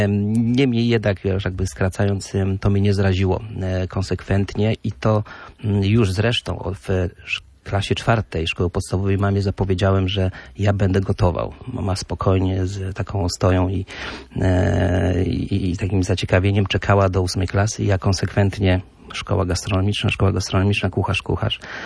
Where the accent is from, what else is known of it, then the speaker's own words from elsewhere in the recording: Władysławowo, Pomeranian Voivodeship, Poland; Tak, pochodzę dokładnie z Władysławowa, z czego jestem dumny